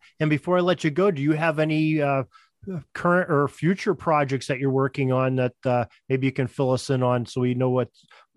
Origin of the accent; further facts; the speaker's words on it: United States; And it's such an interesting game to observe as an American.